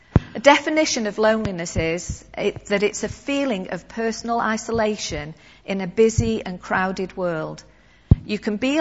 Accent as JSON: {"language": "English", "town": "Stoke-on-Trent", "region": "West Midlands", "country": "United Kingdom", "said": "No, I'm not from Liverpool. I'm from Stoke-on-Trent. Where's that? It's between Manchester and Birmingham."}